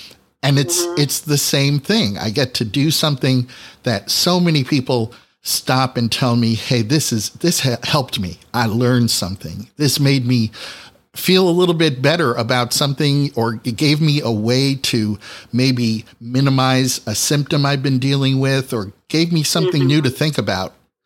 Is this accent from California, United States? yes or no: no; Cleveland, Ohio, United States; I should explain to the people listening that I grew up in Cleveland, Ohio, which is basically down the highway from Pittsburgh.